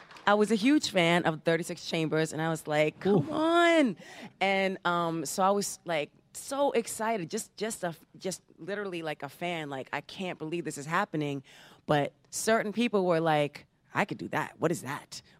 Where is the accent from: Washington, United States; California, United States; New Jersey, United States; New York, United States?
New York, United States; I grew up in New York, here in New York.